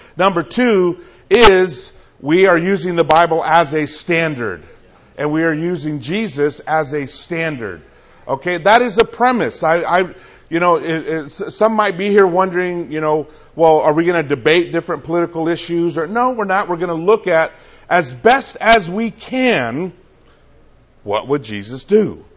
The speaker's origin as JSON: {"language": "English", "region": "California", "country": "United States", "tie": "born or raised there", "said": "I grew up bouncing around California. My parents were migrant workers when they came to the United States, so I grew up bouncing around, moving from city to city."}